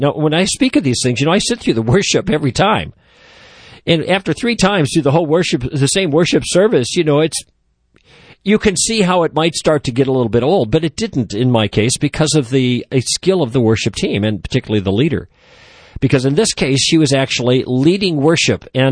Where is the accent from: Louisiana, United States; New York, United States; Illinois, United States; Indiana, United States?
Illinois, United States; Chicago; Because I was in Chicago, I'm from Chicago, so there's a sense in which that was a little bit of a trip into my past.